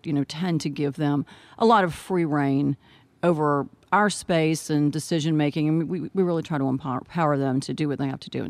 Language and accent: English; Metairie, Louisiana, United States; Yes, I'm from New Orleans. I actually grew up just on the other side of the 17th Street Canal in Old Metairie.